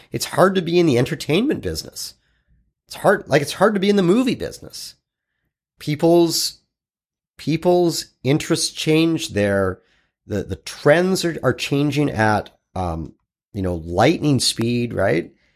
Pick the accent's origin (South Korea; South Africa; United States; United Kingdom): United Kingdom; Scotland; And I am a Scottish Jew, folks.